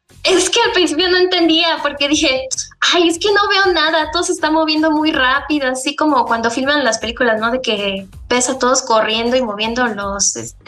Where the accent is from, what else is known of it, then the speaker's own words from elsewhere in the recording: Mexico; su música no representa una parte de nuestra identidad como mexicanos